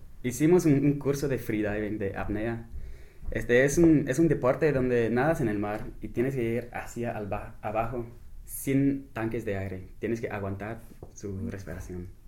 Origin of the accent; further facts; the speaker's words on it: Mexico; Y en México no estaba organizado, andaba como mexicano, como tarde, ya sabes.